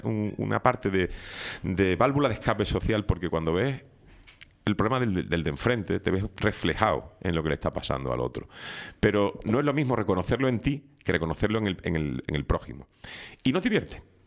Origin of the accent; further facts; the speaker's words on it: Seville, Andalusia, Spain; now in Canary Islands, Spain; porque yo soy sevillano, tú malagueño y yo sevillano, mira tú. Los dos caídos en Canarias.